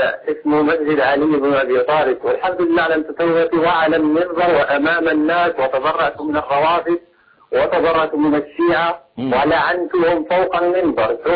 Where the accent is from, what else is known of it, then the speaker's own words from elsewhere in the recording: Morocco; now in Granada, Spain; أنا بصراحة أنا كنت أنا من المغرب، وصراحة كنت أنا شيعية.